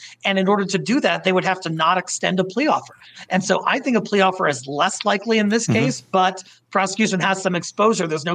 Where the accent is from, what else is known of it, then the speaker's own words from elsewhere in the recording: Colorado, United States; James Holmes in my home state of Colorado.